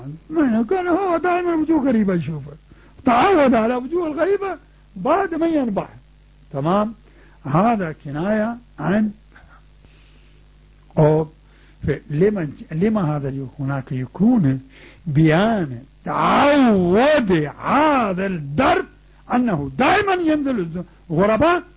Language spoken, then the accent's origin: Arabic; Pakistan; Arabic is a second language; مثل ما يقولون أكو مثل هناك عندنا في باكستان